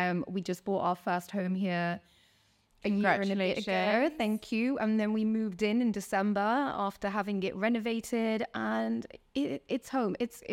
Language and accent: English; London, United Kingdom; now in Dubai, United Arab Emirates; originally born and raised in London, but I am British Punjabi. I like to say Punjabi. It's Indian, but Punjabi is like my heritage and my background. And I've lived in the UK my whole entire life.